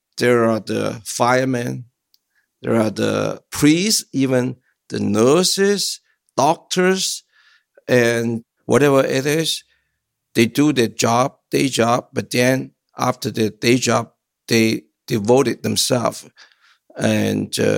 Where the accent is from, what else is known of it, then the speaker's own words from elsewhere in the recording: China; accent: Chinese; English is a second language; One is my Chinese accent. So once I talk, people automatically will notice something, you know, different or strange, you know.